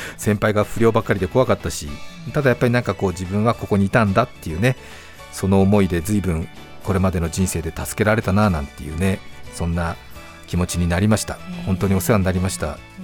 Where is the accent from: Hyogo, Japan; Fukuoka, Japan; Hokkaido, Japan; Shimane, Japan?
Hokkaido, Japan; 私ね中学校の校歌結構ね明るい校歌で、またふるさとの情景、特になんか春先の雪解け時期になると、私大人になってからもなんか、まあ、十勝地方というところだったんですけども